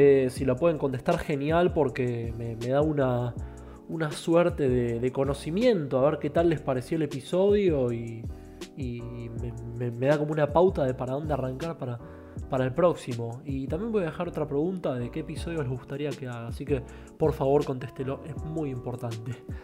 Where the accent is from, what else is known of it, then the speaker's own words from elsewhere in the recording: Buenos Aires, Argentina; soy porteño